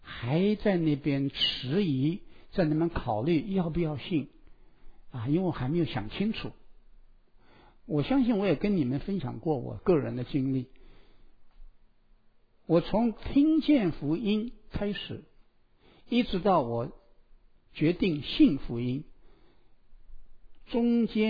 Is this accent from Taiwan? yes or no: no; China; 我们中国人有一句话非常非常的好